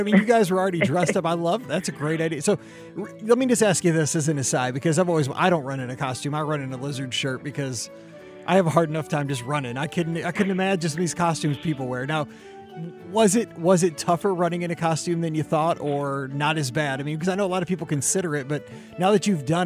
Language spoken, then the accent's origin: English; Missouri, United States; you know, I'm from Missouri. We don't get a lot of African artifacts